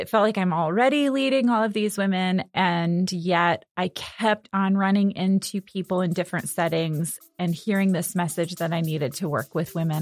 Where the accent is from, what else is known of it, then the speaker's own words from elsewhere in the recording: Sandwich, Illinois, United States; No, I grew up in Sandwich, Illinois, so about an hour from here.